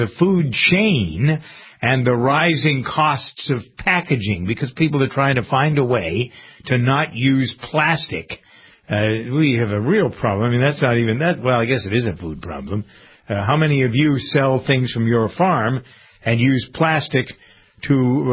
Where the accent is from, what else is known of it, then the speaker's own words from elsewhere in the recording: United States; And I'm an American family farmer. I've been around cows all my life.